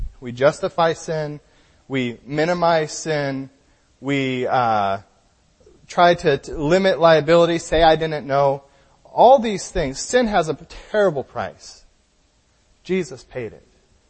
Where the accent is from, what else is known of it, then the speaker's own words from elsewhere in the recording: Washington, United States; Because I'm from Washington, and you guys don't know many things in Washington.